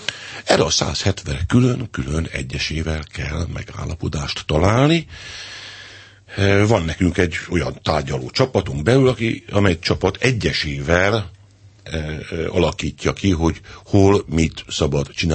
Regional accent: Pápa, Veszprém County, Hungary; born there; Pápán, az én szülővárosomban

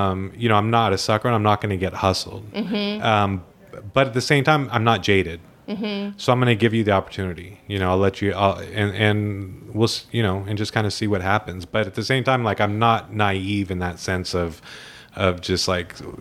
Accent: San Diego, California, United States; born there; No, I love coming down. I was born in San Diego.

